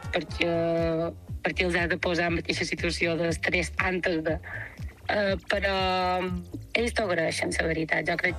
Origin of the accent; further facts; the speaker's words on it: Manacor, Balearic Islands, Spain; accent: Mallorcan, Manacor; el meu mallorquí és molt tancat, es cava molt de manacà.